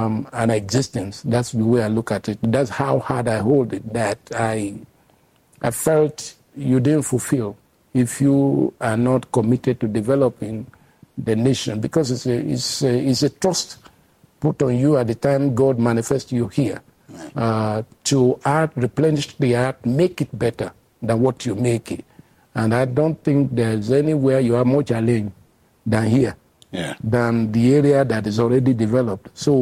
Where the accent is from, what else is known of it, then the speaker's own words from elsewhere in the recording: Nigeria; I felt deeply as a Nigerian that I needed